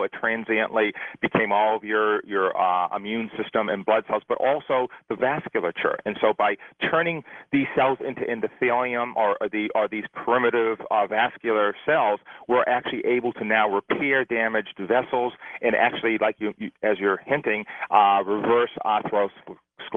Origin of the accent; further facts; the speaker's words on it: Boston, Massachusetts, United States; born there; I was born in Boston, actually.